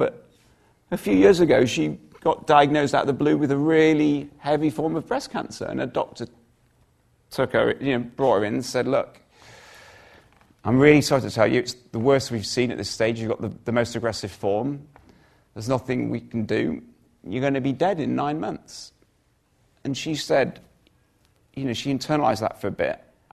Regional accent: United Kingdom; we're British. British, there's such an inherent sort of sense of we're not really supposed to sort

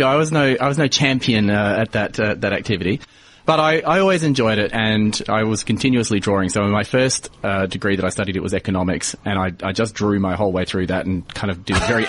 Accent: Adelaide, South Australia, Australia; now in Melbourne, Australia; I grew up in Adelaide

